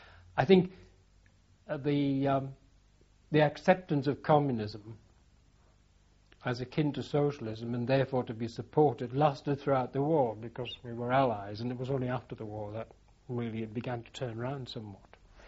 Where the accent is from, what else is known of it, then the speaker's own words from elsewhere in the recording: South Shields, North East England, United Kingdom; accent: Geordie; 19th of February 1923, in South Shields. And so I'm technically a Geordie.